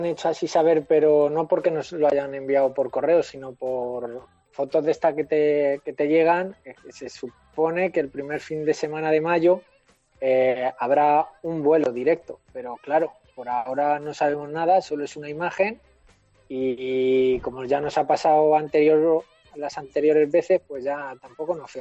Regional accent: Spain; now in Bolivia; En el grupo estamos 120, pero dicen que en Bolivia somos como 600 españoles.

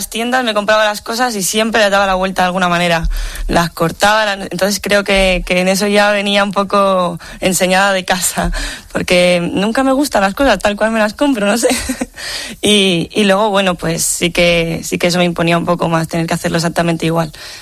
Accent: El Escorial, Community of Madrid, Spain; also born or lived in Salamanca; Yo soy de Salamanca, pero he vivido en el Escorial toda la vida.

